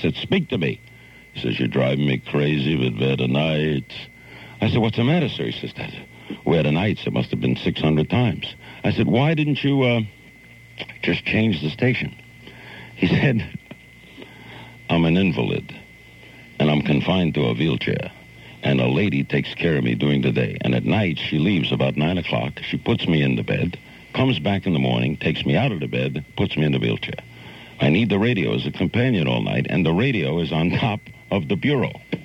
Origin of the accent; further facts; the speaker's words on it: Brooklyn, New York, United States; I'm a kid from Brooklyn. What girl ever called a kid from Brooklyn?